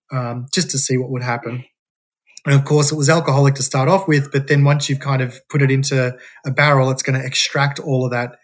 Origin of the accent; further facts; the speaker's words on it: Australia; one of the proud things that I think we share as Australian whiskey distillers particularly is that innovation's kind of baked into our legislation.